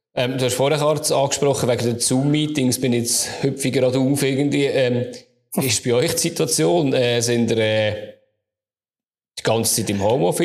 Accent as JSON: {"language": "German", "country": "Switzerland", "said": "Also jetzt auch bei uns in der Schweiz, oder ich habe auch schon viele verschiedene Ansätze gesehen."}